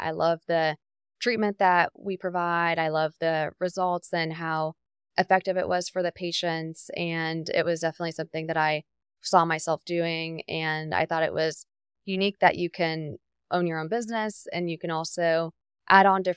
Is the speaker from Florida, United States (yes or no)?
yes; Jacksonville, Florida, United States; I grew up in Jacksonville, and I went to Ponte Vedra High School and got my bachelor's degree in public health at the University of North Florida.